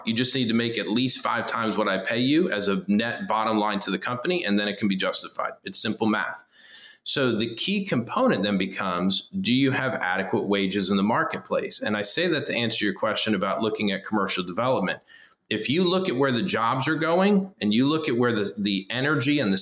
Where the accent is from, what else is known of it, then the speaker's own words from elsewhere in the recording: Florida, United States; where I grew up in Central Florida originally was cattle and citrus. And now it's just all residential.